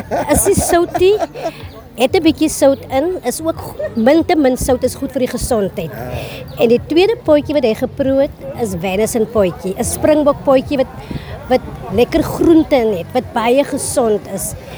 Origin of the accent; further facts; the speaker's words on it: Northern Cape, South Africa; Ek het in die Noordkap groot geword. Die plaasnaam is Uitkoms. Daar diep in die Kalahari, in die rooi duine, tussen die skape, tussen die bokke.